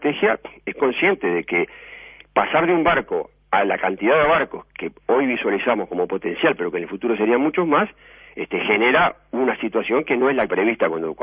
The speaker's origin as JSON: {"language": "Spanish", "country": "Uruguay", "said": "acá el tema es un problema nacional del cual yo como ciudadano uruguayo no puedo estar exento."}